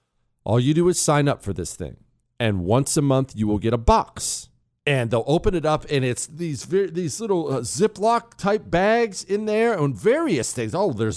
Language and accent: English; Canada; And as a Canadian, I appreciate the support you show our trucker heroes. I'm a former Canadian infantryman.